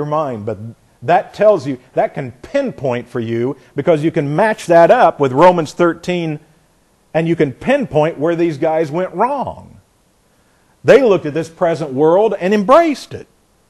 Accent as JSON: {"language": "English", "region": "Indiana", "country": "United States", "said": "I came from Indiana, and the biggest thing in Indiana you might think was basketball, but it was the Indianapolis 500"}